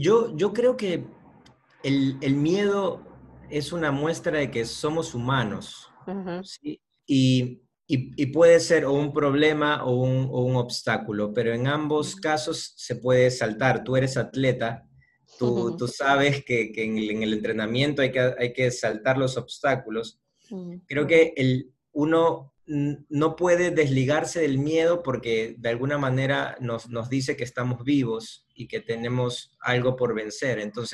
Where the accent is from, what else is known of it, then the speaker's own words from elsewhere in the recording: Ecuador; soy de Ecuador. Tengo 31 años